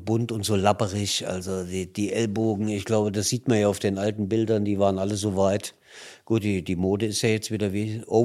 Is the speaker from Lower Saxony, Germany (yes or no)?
no; Hesse, Germany; ich komme ja aus Nordhessen, also Baunatal ist mein Heimatverein.